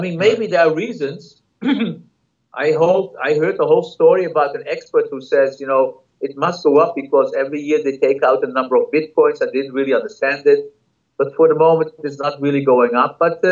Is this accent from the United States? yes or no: no; Amsterdam, North Holland, Netherlands; You know, I'm from Amsterdam.